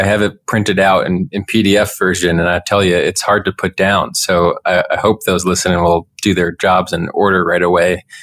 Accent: Pennsylvania, United States; I come from Pennsylvania. We have gerrymandered districts.

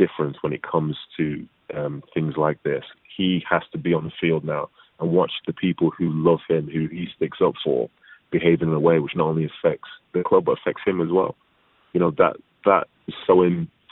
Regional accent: Manchester, North West England, United Kingdom; From where I was raised, I think things have changed quite a lot.

